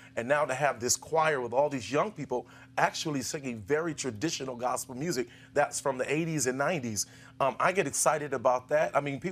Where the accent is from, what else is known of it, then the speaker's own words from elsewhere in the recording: Detroit, Michigan, United States; I'm from Detroit. And so, you know, I kind of look at, he came Baptist, I came up PAW.